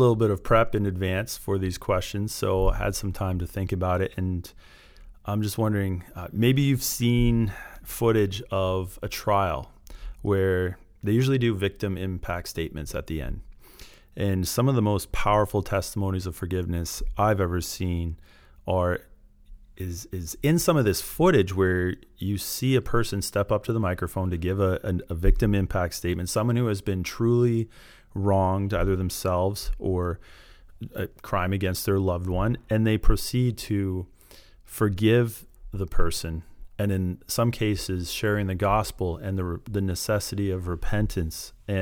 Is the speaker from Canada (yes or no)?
yes; Canada; This is partially, I think, being a Canadian thing. We don't want to offend people.